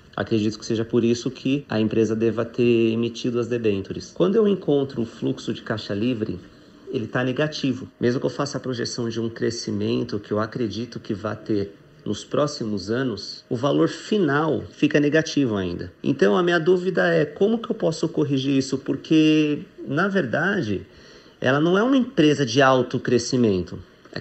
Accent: São Paulo, Brazil; sou de São Paulo.

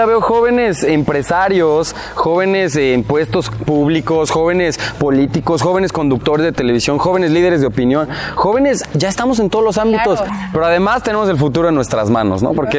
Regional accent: Cuernavaca, Morelos, Mexico; Que somos de aquí, de Cuernavaca, gente que nos gusta ver bien a nuestra ciudad, a nuestro estado.

